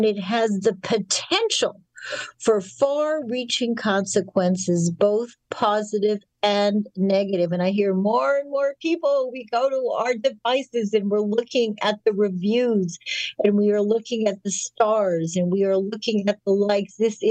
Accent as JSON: {"language": "English", "town": "Winnipeg", "region": "Manitoba", "country": "Canada", "tie": "born or raised there", "said": "when I was a little girl growing up in Winnipeg"}